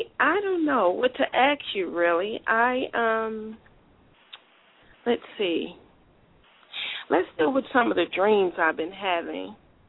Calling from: Chicago, Illinois, United States; I'm calling from Chicago.

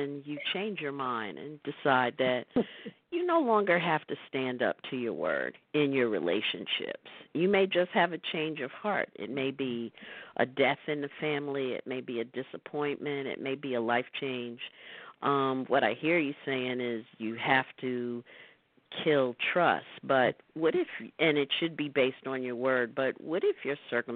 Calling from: New York, United States; I'm from New York, and I'm listening to TED Talk about trust and not trust.

